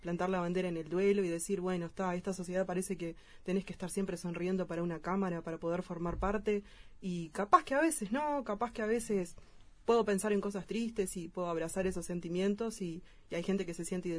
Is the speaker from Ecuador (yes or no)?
no; Uruguay; yo creo que todos, como uruguayos, cargamos con esa herida gris que no está cerrada del todo